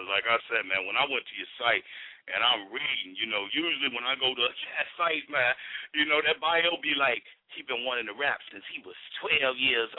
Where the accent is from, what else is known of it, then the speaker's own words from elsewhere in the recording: Chicago, Illinois, United States; I remember, you know, I'm from Chi. I did this show out by Cabrini Green